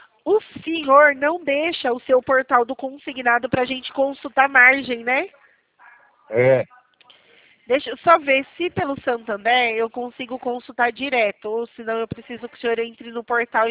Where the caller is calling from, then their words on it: Itatiba, São Paulo, Brazil; Eu falo aqui da cidade de Itatiba, interior de São Paulo.